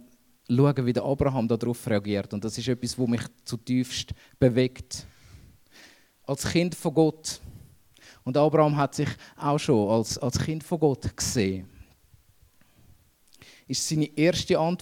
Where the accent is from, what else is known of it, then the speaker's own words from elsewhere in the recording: Switzerland; Wir haben verlernt, als Schweizer in der Gegenwart zu sein, präsent zu sein und überhaupt.